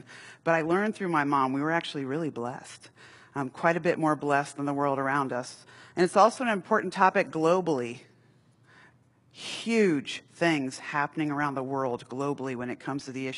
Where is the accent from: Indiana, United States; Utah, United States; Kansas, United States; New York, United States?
New York, United States; born there; also born or lived in Worthington, Ohio; Well, actually, I was born in New York, so I didn't choose being born in Worthington. I was born in New York.